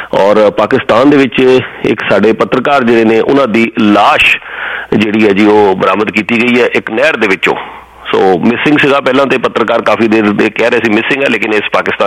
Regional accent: Jalandhar, Punjab, India; ਮੈਂ ਤੇ ਉੱਥੋਂ ਜਲੰਧਰ ਤੋਂ ਹਾਂ, ਸਾਡੇ ਨਾਲ ਜਿਹੜੇ ਪਿੰਡ ਨੇ ਹੁਣ ਮਿੱਠਾਪੁਰ ਬਿਲਕੁਲ ਸਾਡੇ ਨਾਲ ਜਿੱਥੇ ਮੈਂ ਰਹਿੰਦਾ ਸੀਗਾ, ਅਰਬਨ ਸਟੇਟ

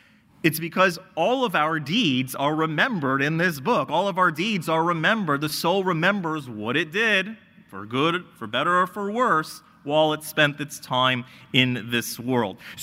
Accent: Florida, United States; I grew up in Florida, and much like California, where we are today, it's really hot

